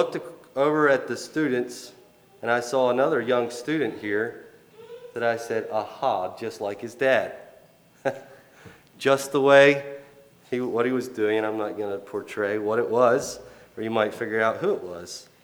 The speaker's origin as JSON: {"language": "English", "region": "British Columbia", "country": "Canada", "tie": "born there", "said": "Well, incidentally, I was born in British Columbia, but I don't carry any Canadian traits that I know of."}